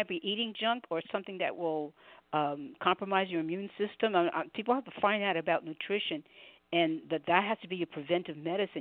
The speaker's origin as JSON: {"language": "English", "town": "New York City", "region": "New York", "country": "United States", "said": "because I'm from New York City, I didn't understand that African-American people had an anthem"}